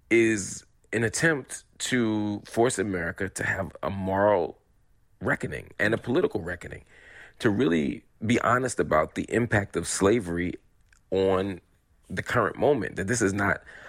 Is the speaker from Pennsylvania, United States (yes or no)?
yes; Philadelphia, Pennsylvania, United States; the history stories I got growing up in Philadelphia school district